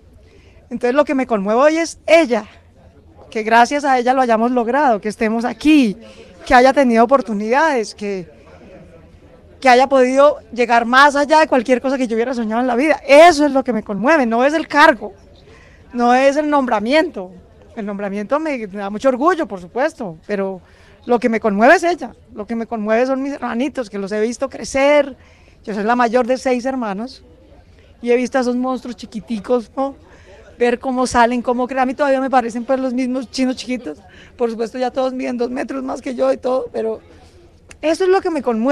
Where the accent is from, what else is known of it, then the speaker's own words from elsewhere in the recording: Colombia; Y yo, que soy una colombiana que está ahí, en el medio. No soy ni de los sectores más populares y abandonados de Colombia, ni de los sectores privilegiados de Colombia. Soy una familia como la que tú ves, en esta casa, de clase media